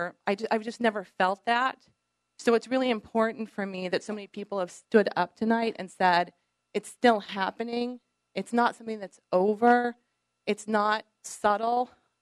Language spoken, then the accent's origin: English; Norman, Oklahoma, United States; I was raised here in Norman. I went to Norman High School. I went to OU as a student.